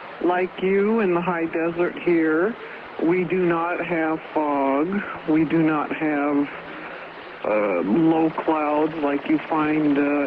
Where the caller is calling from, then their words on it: Palmdale, California, United States; I'm calling from Palmdale, California.